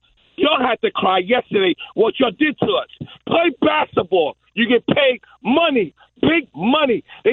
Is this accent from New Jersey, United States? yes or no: no; Pennsylvania, United States; We go out to Philly. I'm from Pennsylvania anyway.